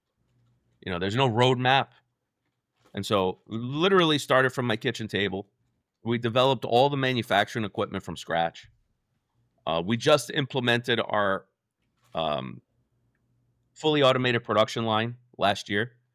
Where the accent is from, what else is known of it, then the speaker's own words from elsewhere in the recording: New Jersey, United States; And I grew up in Jersey in low-income housing. I know what it's like not to have food.